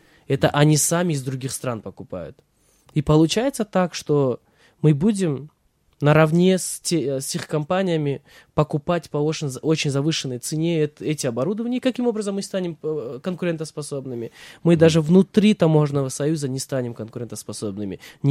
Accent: Kyrgyzstan; владельцы этих швейных предприятий слышали, что я из Кыргызстана

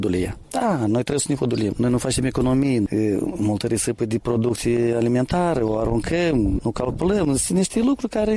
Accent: Moldova; Noi suntem moldoveni și apucăm tot

